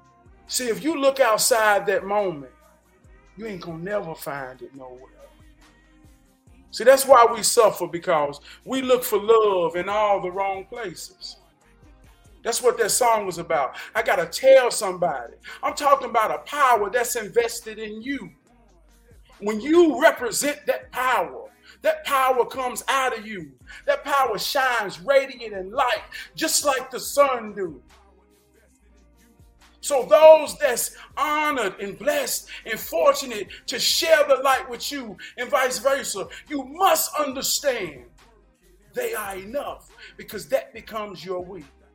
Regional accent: United States; We black men. We have black families, right? But as they go out, now we are citizens. We are American.

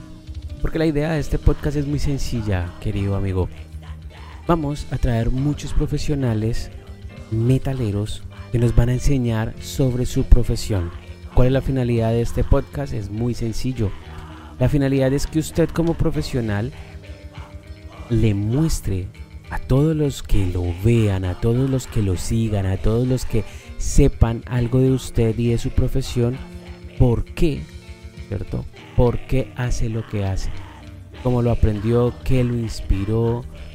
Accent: Colombia; now in United States; en Colombia, que es el país de donde soy originario, tengamos este tipo de situaciones

